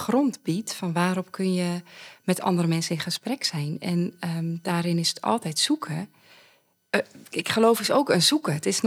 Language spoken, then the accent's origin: Dutch; Zeist, Utrecht, Netherlands; also born or lived in Breda / Alphen; Ik ben in Breda geboren. Daar heb ik 1 jaar gewoond. Toen daarna in Alphen 5 jaar. Toen in Zeist het meeste deel van mijn leven.